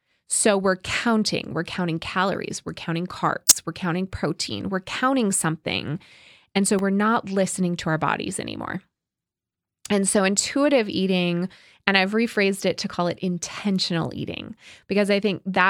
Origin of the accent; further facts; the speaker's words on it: Iowa, United States; I grew up in Iowa, okay?